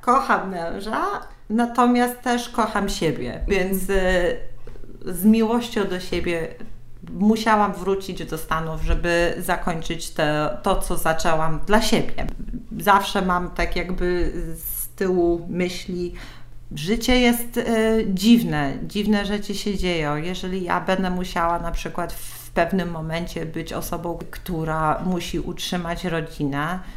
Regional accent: Warsaw, Masovian Voivodeship, Poland; więc chyba nawet mogę mówić, że jestem warszawianką, taką formalnie. Wiem, że są tam pewne kryteria do spełnienia, by właśnie tak na siebie mówić, natomiast wszyscy moi dziadkowie, pradziadkowie, babcie, mamy, wszyscy pochodzą z Warszawy

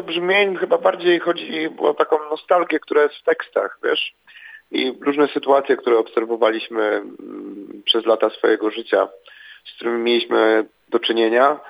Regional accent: Sosnowiec, Silesian Voivodeship, Poland; ja jestem z Zagłębia Dąbrowskiego, z Sosnowca.

